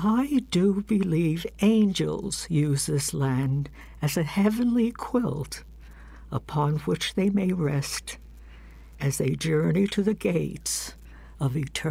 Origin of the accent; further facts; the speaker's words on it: New York, United States; I'm originally from New York.